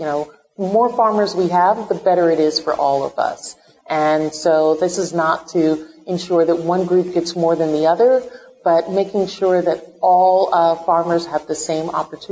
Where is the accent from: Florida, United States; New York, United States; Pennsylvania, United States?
New York, United States; Brooklyn; also born or lived in Virgin Islands; I grew up in the city, right? I grew up in Brooklyn, moving back to the Virgin Islands where my family is from